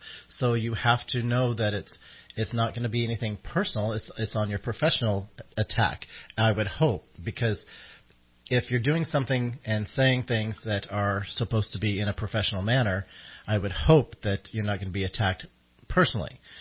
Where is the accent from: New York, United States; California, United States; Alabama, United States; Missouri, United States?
California, United States; Sacramento; We're from Sacramento.